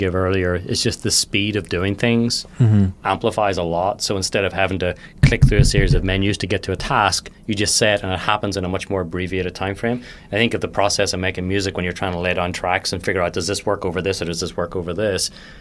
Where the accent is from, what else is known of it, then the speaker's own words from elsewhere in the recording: London, United Kingdom; DM to me, growing up in London 15, 20 years ago, was Dr. Martin's.